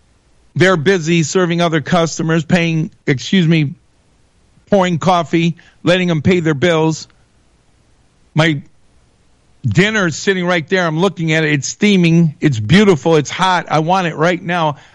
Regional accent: Michigan, United States; Well, I'm from Michigan.

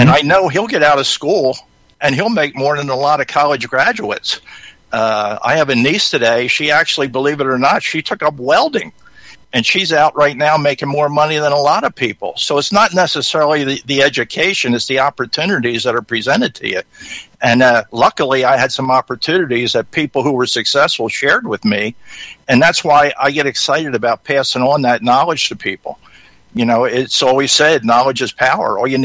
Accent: Philadelphia, Pennsylvania, United States; Well, basically, I grew up in the Philadelphia area, and go Eagles.

